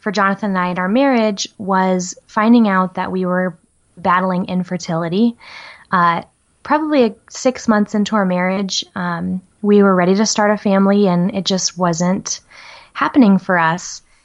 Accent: Nebraska, United States; moved away as an adult; I grew up in Nebraska, and after my husband and I got married, we moved to Colorado.

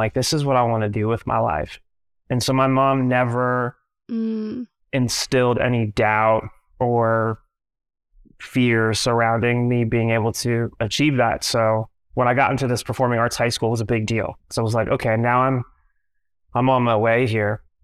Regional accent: Minneapolis, Minnesota, United States; born there; I was born in I was born in Minneapolis, Minnesota, to a 16-year-old single mom

